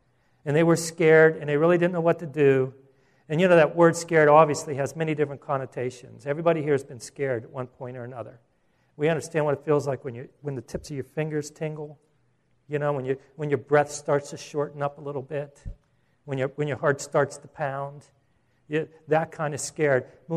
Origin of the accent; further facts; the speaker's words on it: Pittsburgh, Pennsylvania, United States; Now, I'm from Pittsburgh, we used to go up to Lake Erie to vacation.